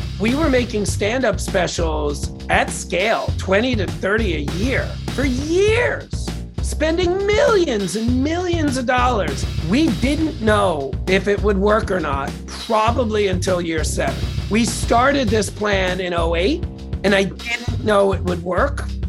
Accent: Queens, New York, United States; I grew up in Queens, New York. I was born in the late 70s. It was my mom, my dad, and me, and that's it.

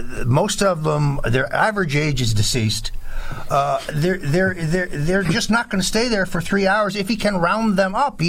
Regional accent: Connecticut, United States; Well, Howie, first of all, I'm a New Englander. I'm from Connecticut, and you are a radio legend where I come from.

